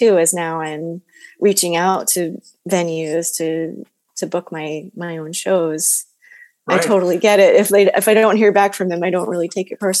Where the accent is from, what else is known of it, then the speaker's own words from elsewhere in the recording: Westport, Connecticut, United States; I grew up in Connecticut, in a town called Westport.